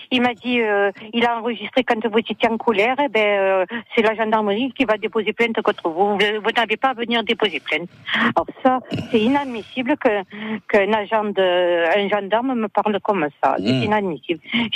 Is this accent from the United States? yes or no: no; Bastia, Corsica, France; Parce que j'étais de Bastia